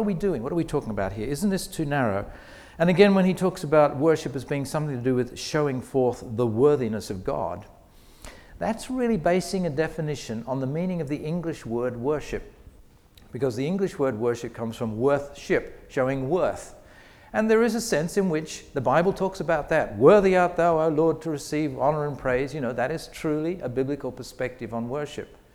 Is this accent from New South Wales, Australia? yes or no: yes; Sydney, New South Wales, Australia; accent: mixture of British and Australian; moved away as an adult; now in England; Just in case you're wondering about my strange accent, it's a mixture. I actually come from Australia, from Sydney, but I've been working in England for 9 years, so I've probably got a bit of a mixture of British and Australian